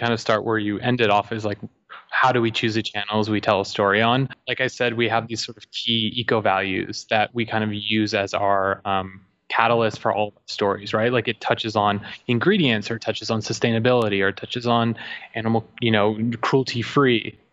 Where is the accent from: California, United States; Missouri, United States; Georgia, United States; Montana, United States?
California, United States; So we're from California, our company is from California